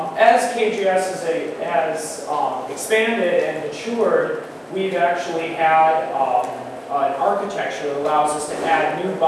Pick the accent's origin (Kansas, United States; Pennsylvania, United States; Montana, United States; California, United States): Pennsylvania, United States; Philadelphia; I'm from Philadelphia, the United States.